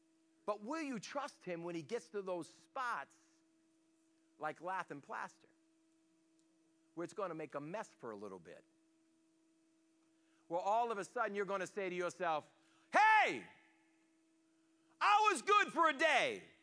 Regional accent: Boston, Massachusetts, United States; And I'm from Boston, and everything is lath and plaster up in Boston.

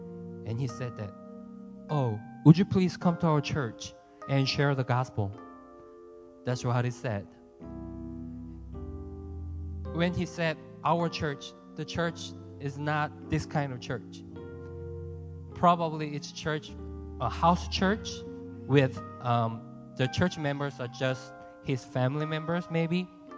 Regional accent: South Korea; English is a second language; Yeah, I'm from Korea.

